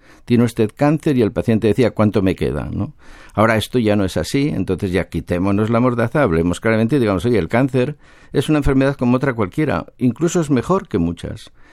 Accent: Oviedo, Asturias, Spain; born there; moved away as an adult; also born or lived in Barcelona; yo nací en Oviedo, empecé a estudiar medicina en Oviedo

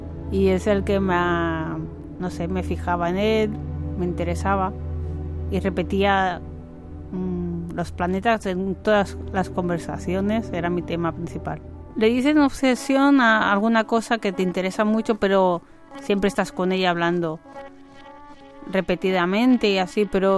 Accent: Barcelona, Catalonia, Spain; born there; Nací en Barcelona.

